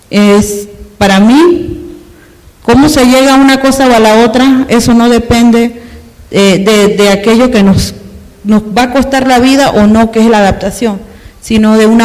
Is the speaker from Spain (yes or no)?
no; Panama; yo tengo que decir que en mi país, pues, en Panamá, no se han visto esos desastres naturales a eso, a esas proporciones.